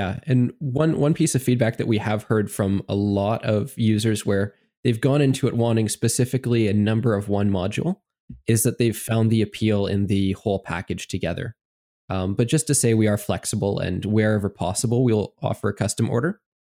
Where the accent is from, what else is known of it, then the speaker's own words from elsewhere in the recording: Canada; Hey, as a Canadian, I have an affinity for them because they're a fellow Commonwealth country, right?